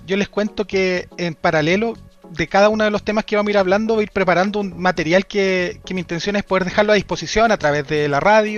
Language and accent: Spanish; Villarrica, Araucanía, Chile; vamos a tomar el ejemplo de, yo soy de Villarrica, Villarrica y Pucón pasa de un escenario de ciudades de 60, 70 mil personas